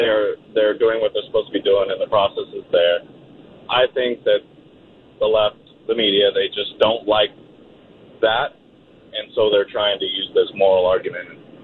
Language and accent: English; Sacramento, California, United States; I'm 26. I was born and raised in Sacramento.